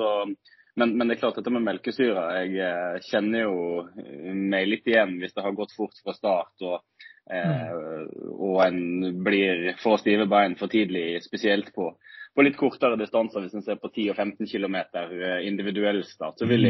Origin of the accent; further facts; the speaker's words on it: Voss, Vestland, Norway; now in Tønsberg, Norway; Jag är född och uppvuxen på Voss. Det är ju en god timmes biltur från rätt väst från Bergen. Rätt öst från Bergen. Så väldigt väldigt fin liten bygd som jag är vuxen upp i, och så nu jeg bor sett i Tønsberg